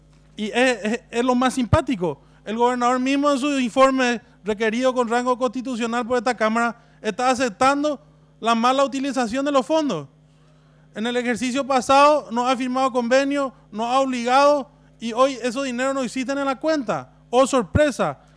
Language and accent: Spanish; Presidente Hayes, Paraguay; por una cuestión de dignidad de mi pueblo, del presidente Hayes y del Chaco